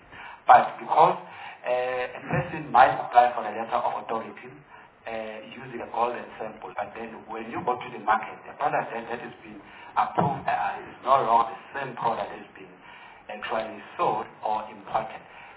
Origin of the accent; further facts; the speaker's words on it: South Africa; which as a South African or part of the African continent is not something which is good.